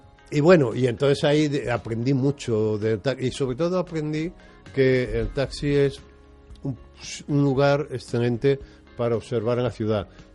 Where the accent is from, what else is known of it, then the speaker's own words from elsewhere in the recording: Madrid, Community of Madrid, Spain; also born or lived in Valencia; yo nací en Valencia, pero a los 6 años mi familia se trasladó a Madrid y nos vinimos a vivir a Madrid en Extrarradio. Ahora es un barrio muy caro, pero entonces era un suburbio, que es en el barrio de la Prosperidad.